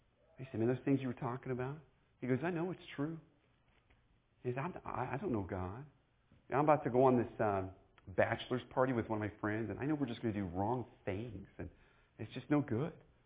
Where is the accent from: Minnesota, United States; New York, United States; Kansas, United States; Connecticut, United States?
Kansas, United States; And I said, well, I'm from Kansas. I'm a Baptist minister. I'm a camp director, actually.